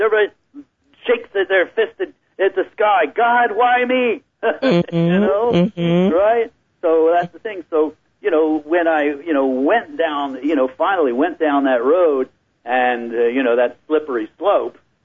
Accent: East Coast, United States; Well, I mean, I don't think it was that much different than many other, young kids growing up on the East Coast

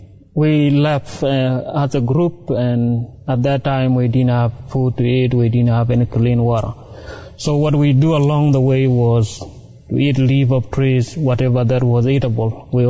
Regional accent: South Sudan; I was born in 1982 in South Sudan in a small village. Life was really good in the village, and I was very happy.

